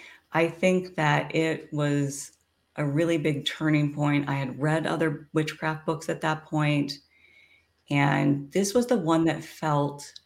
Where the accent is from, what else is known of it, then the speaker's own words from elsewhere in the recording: Midwest, United States; growing up in the Midwest, you know, hiding it from everybody. And I was like, oh my gosh, these people are so amazing. And then I moved to California.